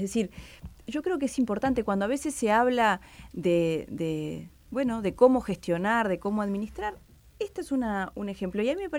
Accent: Uruguay; Con mucha preocupación como uruguaya, como ciudadana, como legisladora

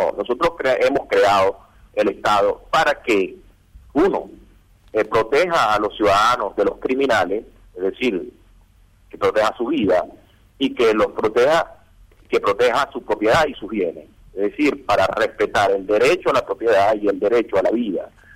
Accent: Venezuela; Y uno, realmente como venezolano, le duele

